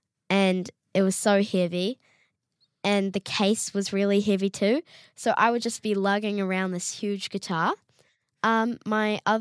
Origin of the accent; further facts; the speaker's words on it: Nanaimo, British Columbia, Canada; So I'm from Vancouver, actually Vancouver Island, Nanaimo to be exact. And lots of my family live on Vancouver Island.